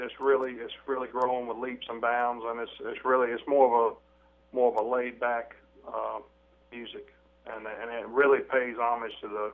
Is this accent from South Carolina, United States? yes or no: yes; Columbia, South Carolina, United States; I grew up in Columbia, and then moved just north of Columbia into Blythewood.